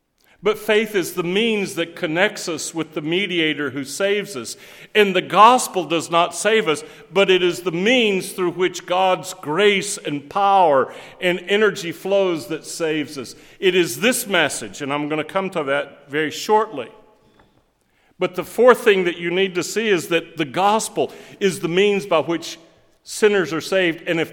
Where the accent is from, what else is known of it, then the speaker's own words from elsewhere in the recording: the South, United States; and myriads in the South here. We have a cultural Christianity, not a converted Christianity. And I'm Southerner.